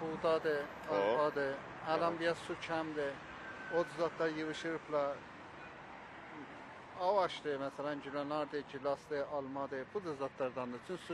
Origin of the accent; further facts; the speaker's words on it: Tasuj, East Azerbaijan, Iran; Azərbaycan şəhərindən gəlirəm.